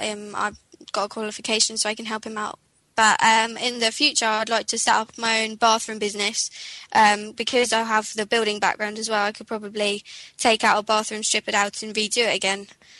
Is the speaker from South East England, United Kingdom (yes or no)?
yes; South East England, United Kingdom; I'm on the 6129 plumbing course and I'm from East Sussex.